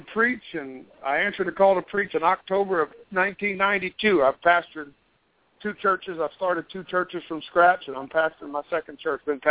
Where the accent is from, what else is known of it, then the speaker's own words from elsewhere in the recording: Grants Lick, Kentucky, United States; I was born and raised about 40 miles south of Cincinnati in a little town called Grand Slick, Kentucky, and I live about 10 minutes from downtown Cincinnati now in northern Kentucky.